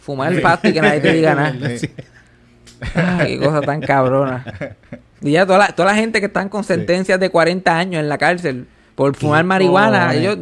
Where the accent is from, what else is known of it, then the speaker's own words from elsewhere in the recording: Mayagüez, Puerto Rico; Mayagüez, de mi pueblo, Mayagüez.